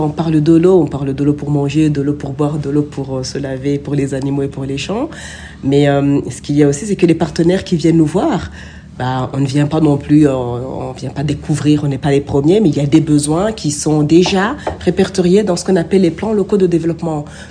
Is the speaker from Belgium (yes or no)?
yes; Belgium; also born or lived in Rwanda / Senegal / Niger; mais je suis de Belgique, du Rwanda, j'ai vécu au Sénégal et au Niger.